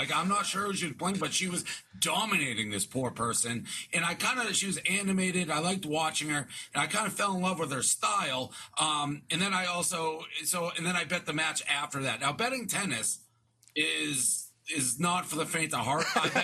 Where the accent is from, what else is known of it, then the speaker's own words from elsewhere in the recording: Boston, Massachusetts, United States; now in New York, United States; and I'm from Boston, but I've been in New York 10 years, and I had never gone.